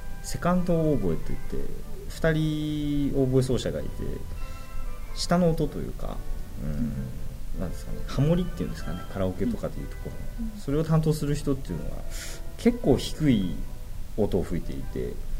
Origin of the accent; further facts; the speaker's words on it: Hokkaido, Japan; 北海道でご活躍されたという、まあ、共通点というか、僕の出身のところで活躍されたということで